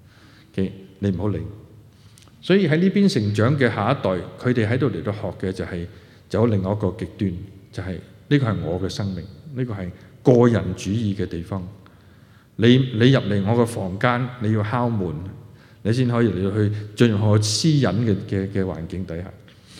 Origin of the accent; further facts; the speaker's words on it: China; 中國人就係一個好著重我哋係中國人